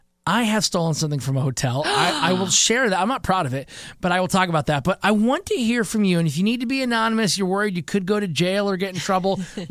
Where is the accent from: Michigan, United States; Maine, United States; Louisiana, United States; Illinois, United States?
Michigan, United States; Nothing like a dumb story out of my home state of Michigan.